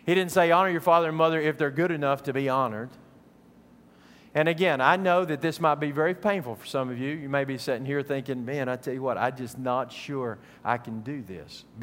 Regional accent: Odessa, Texas, United States; born there; I was born in Odessa, Texas, and if you were to ask me where I'm from, I'd probably tell you I'm from Odessa, Texas.

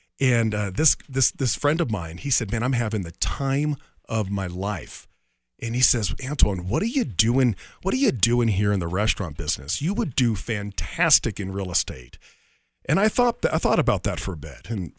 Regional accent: Redding, California, United States; So I actually started radio at the age of 16 in my hometown of Redding, California. If you're not familiar with that part of California, it's about 3 hours north of Sacramento.

